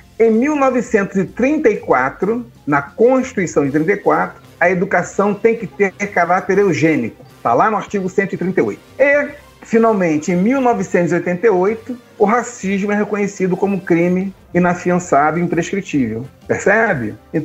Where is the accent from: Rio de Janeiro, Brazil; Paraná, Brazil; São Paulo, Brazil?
Rio de Janeiro, Brazil; born there; also born or lived in Mato Grosso; Eu nasci no Rio de Janeiro. Eu só fui conhecer os atrativos turísticos do Rio de Janeiro quando eu mudei para o Mato Grosso.